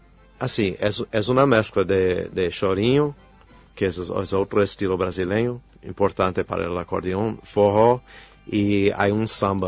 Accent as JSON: {"language": "Spanish", "region": "New York", "country": "United States", "tie": "born there", "said": "Nací en Nueva York, sí."}